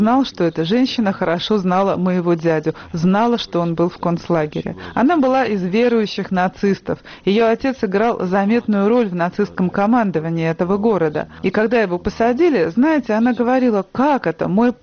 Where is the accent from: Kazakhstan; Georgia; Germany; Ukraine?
Germany; Wuppertal, North Rhine-Westphalia; сделал карьеру в моем родном городе Вупертале. То есть уже гораздо позже я понял, вот оно что, значит, мой город был весь заражен нацизмом.